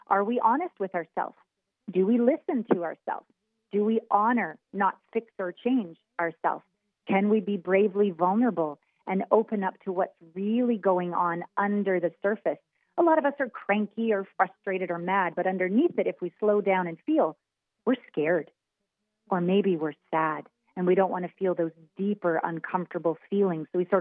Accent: Canada; I'm Canadian.

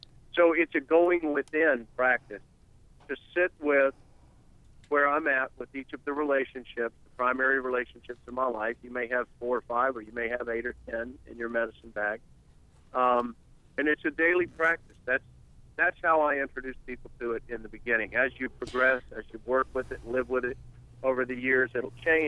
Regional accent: Florida, United States; I'm from Florida, but since the late 70s, I have lived on a ranch outside of Nashville.

